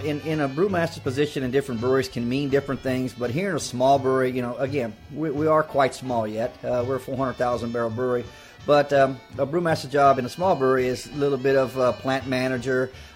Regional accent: Shiner, Texas, United States; I was born and raised in Shiner, Texas, about a mile and a half from here. Didn't move too far from the house. Actually started working here when I was 17 years old.

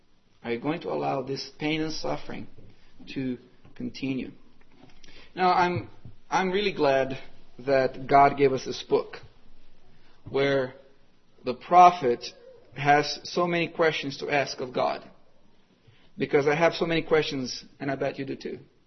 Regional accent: Brazil; but growing up in Brazil, we would fish with a dragnet.

